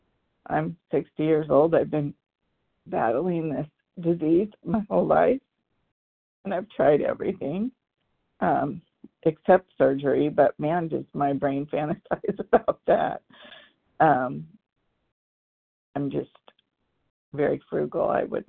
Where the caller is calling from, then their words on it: California, United States; from Southern Cali